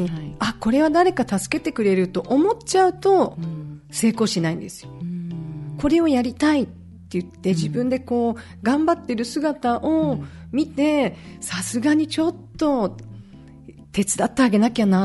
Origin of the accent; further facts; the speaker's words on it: Osaka, Japan; accent: Osaka dialect; 大阪人なのでね大阪弁を関東弁です標準語にするという課題が出ましたね